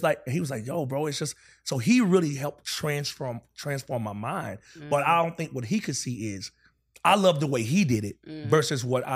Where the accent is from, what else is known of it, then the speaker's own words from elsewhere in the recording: North Carolina, United States; he's from North Carolina, I'm from North Carolina.